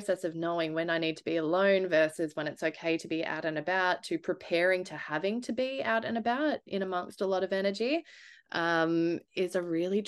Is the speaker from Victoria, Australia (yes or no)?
yes; Melbourne, Victoria, Australia; I grew up in Melbourne, hustle and bustle, like I mentioned, a lot of hospitality, a lot of music industry festivals, big groups of people.